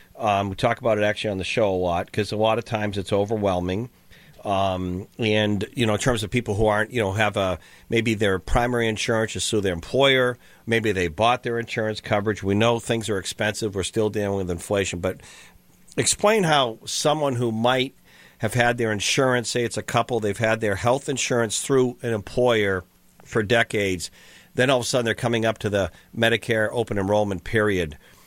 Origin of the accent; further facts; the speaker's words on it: New England, United States; when growing up in New England, and you mentioned how much, your east part of the country